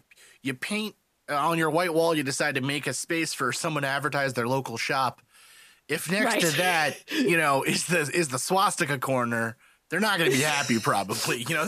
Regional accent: South Africa; also born or lived in Canada; now in United States; We live in America, even though I'm a Canadian originally from South Africa.

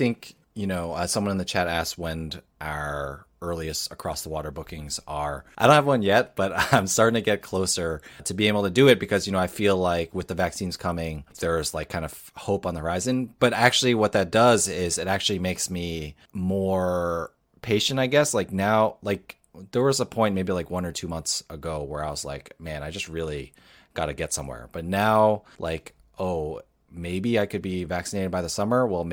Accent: New York, United States; We're from New York, New Jersey, so you know.

